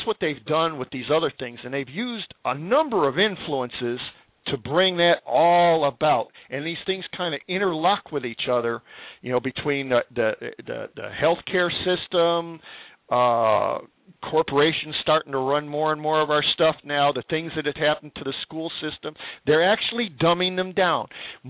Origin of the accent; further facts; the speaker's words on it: United States; I'm all American. I mean, I love my country.